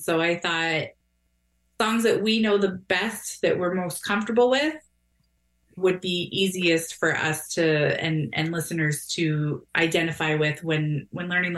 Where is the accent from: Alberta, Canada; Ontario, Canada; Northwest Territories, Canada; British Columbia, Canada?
Ontario, Canada; Fort Erie; So I grew up here. I grew up in Fort Erie. I currently live away, but my family's still here, so I'm here often. That means I'm Mohawk. I'm of the Mohawk Nation.